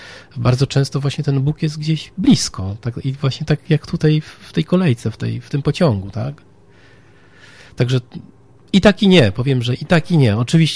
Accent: Warsaw, Masovian Voivodeship, Poland; pochodzę ze Śródmieścia. Najpierw mieszkaliśmy jeszcze jako dziecko na ulicy Krochmalnej, potem przeprowadziliśmy się na Waliców, no więc to jest jakby tuż przy Grzybowskiej, ścisłe centrum miasta.

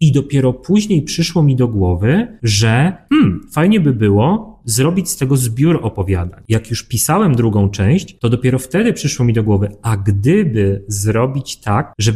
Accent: Warsaw, Masovian Voivodeship, Poland; Więc ja jestem warszawiakiem dopiero w drugim pokoleniu.

